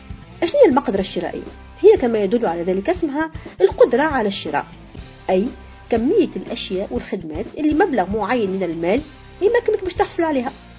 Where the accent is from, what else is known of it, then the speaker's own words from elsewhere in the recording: Tunisia; accent: Tunisian; كيف ما تعبر لهجتنا التونسية الحلوة